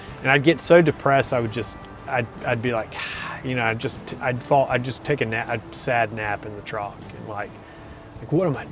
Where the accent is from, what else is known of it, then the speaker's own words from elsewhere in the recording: Stone Mountain, Georgia, United States; I grew up in DeKalb County in Metro Atlanta in Stone Mountain.